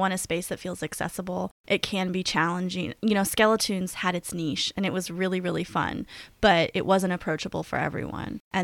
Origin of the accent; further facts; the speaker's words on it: Nashville, Tennessee, United States; moved away as an adult; I'm from Nashville, so I thought I knew